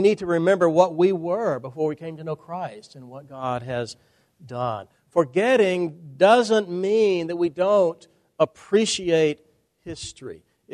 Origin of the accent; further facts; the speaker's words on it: Nashville, Tennessee, United States; I grew up in Nashville, Tennessee.